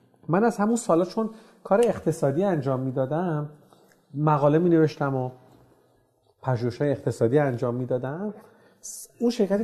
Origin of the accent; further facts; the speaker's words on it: Tehran, Tehran Province, Iran; از تهران اومدم، یه چنین محصولی تولید کردیم